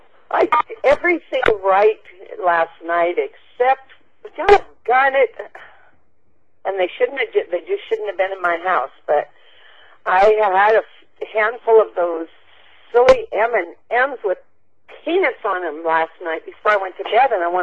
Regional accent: Washington, United States; I'm from Washington State

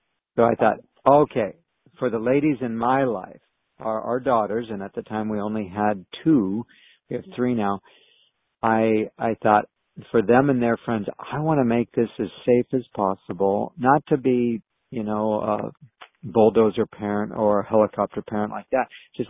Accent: Oregon, United States; also born or lived in Texas; people in Texas, they thought I was from British Columbia because I knew how to say certain words a certain way, and they always assumed I was from Vancouver or Victoria or, Kelowna, and I thought, okay, if that makes you feel better. I wasn't as proud of Oregon back then.

